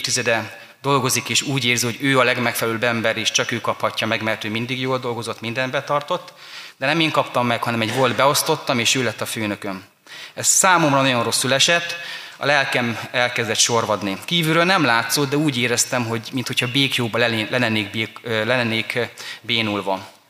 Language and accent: Hungarian; Encs, Borsod-Abaúj-Zemplén, Hungary; Encsen nevelkedtem egy kis borsodi faluban.